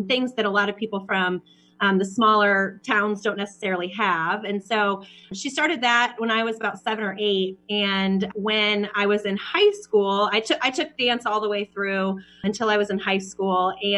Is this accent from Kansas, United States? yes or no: yes; Kansas, United States; also born or lived in Dallas; now in Kansas City, United States; So I'm from Kansas. I'm from a small town in Kansas, but I made my way back to Kansas City via Dallas, via K-State and Dallas, and then back to Kansas City.